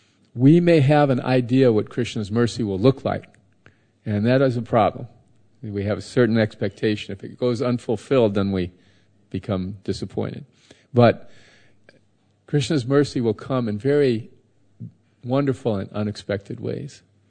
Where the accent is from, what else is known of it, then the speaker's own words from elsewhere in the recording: Florida, United States; I'm from Florida, and in South Florida, all the old people, or many old people, like to go and try to relive their youth.